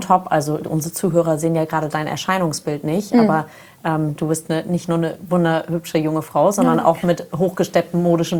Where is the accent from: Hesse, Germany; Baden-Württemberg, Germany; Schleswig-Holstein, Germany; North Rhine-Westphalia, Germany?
Schleswig-Holstein, Germany; Kiel; Der auch aus Kiel kommt. Also ja, wir kommen alle aus dem Norden, lieben die Ostsee.